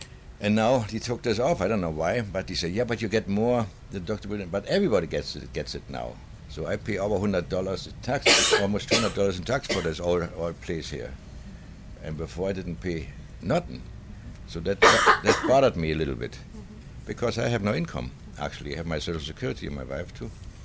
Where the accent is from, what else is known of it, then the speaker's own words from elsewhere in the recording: Germany; English is a second language; moved away as an adult; now in United States; I'm from Germany.